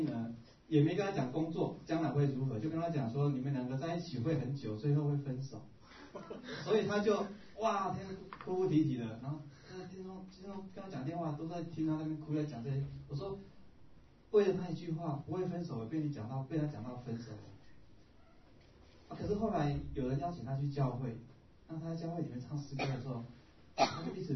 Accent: Yilan County, Taiwan; 我是个客家人，我父亲是屏东的竹田的客家，我妈妈是在花莲，但是我从小是在宜兰一个传统的信仰环境下长大

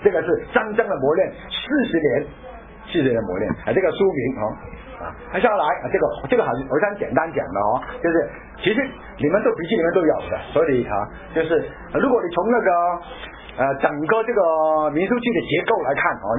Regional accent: Hong Kong; 我们都是从香港来的啊，我们三个人都是在同一个神学院毕业的，香港的海外神学院啊

